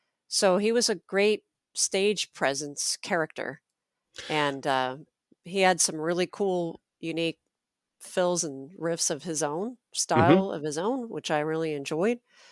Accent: Los Angeles, California, United States; I went to LA to see him. That's my hometown

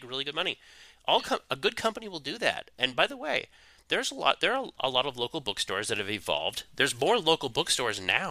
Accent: New England, United States; So I'm from the East Coast. I'm from New England.

